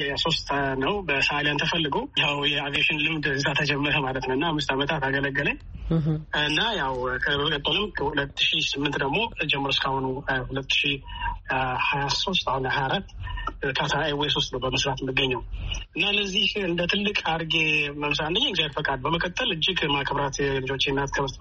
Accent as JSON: {"language": "Amharic", "region": "Addis Ababa", "country": "Ethiopia", "tie": "born or raised there", "lives_now": "Doha, Qatar", "said": "ተወልጄ ያደኩት አዲስ አበባ ነው።"}